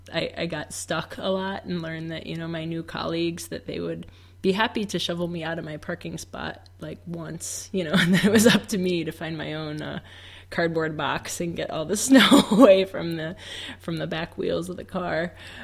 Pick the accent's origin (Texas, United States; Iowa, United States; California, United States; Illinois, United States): Illinois, United States; also born or lived in Arlington Heights / Schaumburg / Wheaton; So I was born in Arlington Heights, Illinois, the northwest suburbs. Moved to Schaumburg, moved to Wheaton, and now my parents live in Barrington